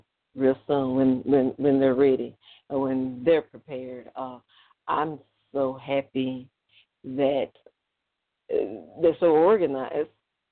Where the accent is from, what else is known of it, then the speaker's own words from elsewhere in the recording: Mississippi, United States; also born or lived in Texas; born and raised in Mississippi, spending part time in Texas